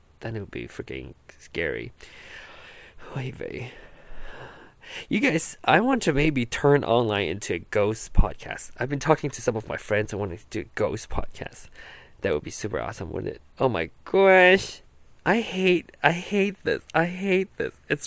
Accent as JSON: {"language": "English", "region": "Penang", "country": "Malaysia", "tie": "born or raised there", "said": "in Penang, where my hometown is"}